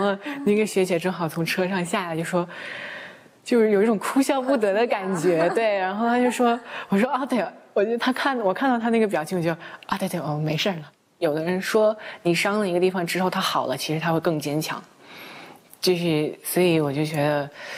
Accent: Vancouver, British Columbia, Canada; now in New York, United States; 我在外国长大，温哥华长大的，然后是2009年来到纽约来学习中国古典舞。

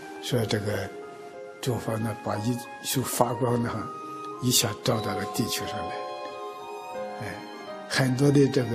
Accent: China; born there; 我是出生在中国大陆啊，从小就受了那种无神论的洗脑教育，是一直是不信神的。

